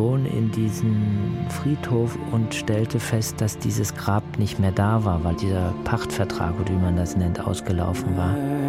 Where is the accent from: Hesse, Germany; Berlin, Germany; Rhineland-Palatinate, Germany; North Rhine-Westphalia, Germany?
Hesse, Germany; Wiesbaden; das jetzt leider schon verschwundene Grab meiner tschechischen Großmutter in meiner Heimatstadt Wiesbaden